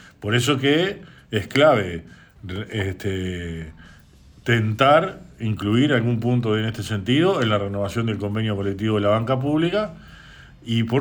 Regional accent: Uruguay; que somos los uruguayos

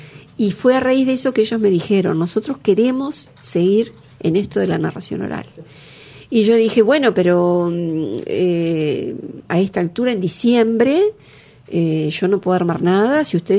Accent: Uruguay; nosotros somos como representantes uruguayos en el mundo cuando viajamos a los festivales

